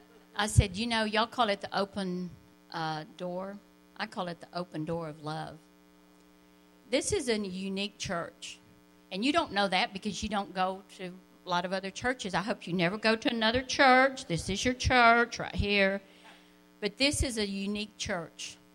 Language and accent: English; Lubbock, Texas, United States; well, I grew up in Lubbock. You know anybody here from Lubbock or West Texas?